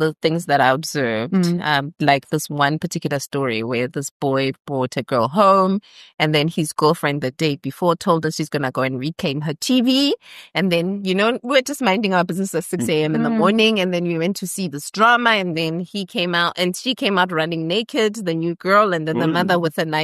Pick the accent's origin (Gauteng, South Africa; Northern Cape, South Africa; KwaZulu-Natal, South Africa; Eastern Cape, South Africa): Gauteng, South Africa; Daveyton; But I'm from Daveyton, so I come out of shop no can.